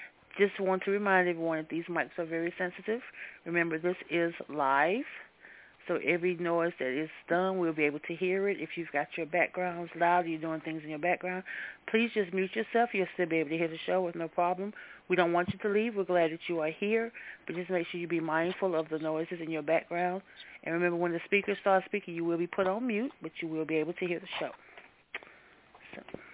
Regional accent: North Carolina, United States; I am the queen from North Carolina.

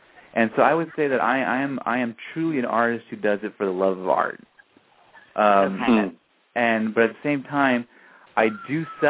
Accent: California, United States; also born or lived in New York; And really, out here in California, although I did live in New York, and New York is a different ball game.

